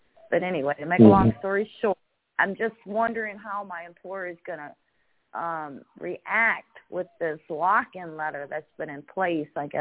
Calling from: Louisiana, United States; I'm calling from Louisiana.

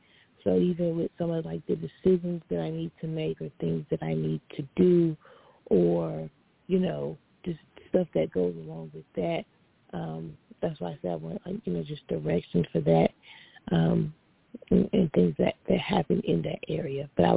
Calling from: North Carolina, United States; from North Carolina.

